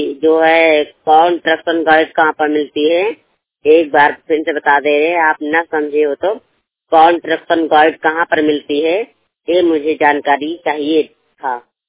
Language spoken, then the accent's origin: Hindi; Mathura ka Purwa, Uttar Pradesh, India; रहने वाले हैं मथुरा का पुरो में, और हमारा जिला है अयोध्या।